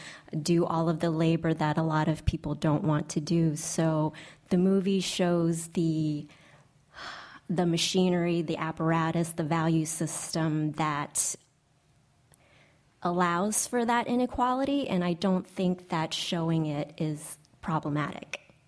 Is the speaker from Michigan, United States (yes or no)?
no; New Orleans, Louisiana, United States; my parents, my community, the Vietnamese immigrant and refugee community that I grew up with in New Orleans is certainly an inspiration